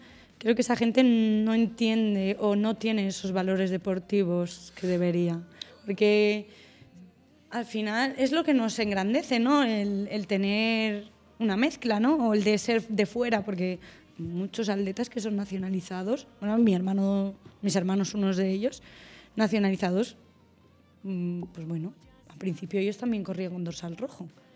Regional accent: Morocco; now in Spain; Y si yo tengo la licencia de aquí, y yo, ya es verdad, pudiendo competir en mi país... Yo decido competir aquí. Yo podría haber competido el Nacional de Marruecos y el Nacional de aquí de España, pero no.

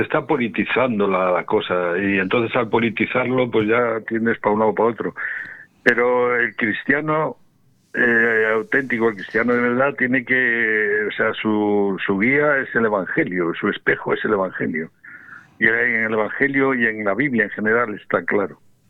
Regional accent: Fabero, Castile and León, Spain; yo recuerdo que yo soy de Favero del Bierzo, en la provincia de León.

